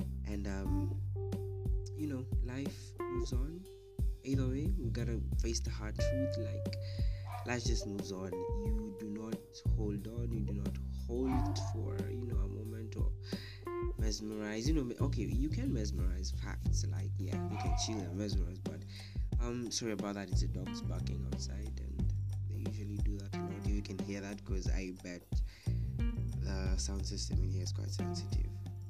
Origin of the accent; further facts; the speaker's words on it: Nairobi, Kenya; To my hometown, KE, Nairobi, number one. Love y'all.